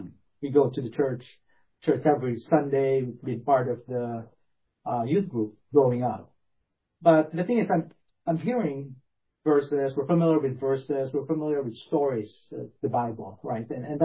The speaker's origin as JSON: {"language": "English", "country": "Philippines", "tie": "born or raised there", "said": "So I was born in the Philippines, and we grew up in a Catholic country, as everybody probably well familiar with. But we grew up in a Protestant family"}